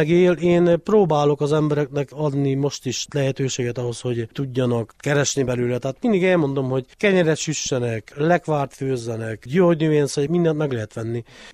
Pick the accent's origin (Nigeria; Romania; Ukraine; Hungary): Romania; Énlaka, Harghita; Apukám 1972-ben ide került unitárius lelkésznek, és én 1978-ban itt születtem már én lakán, úgyhogy azt mondhatom, hogy én énlaki, törzsikeres lakós vagyok, és ilyen lokálpatrióta is vagyok, mert mindig ragaszkodtam én lakához.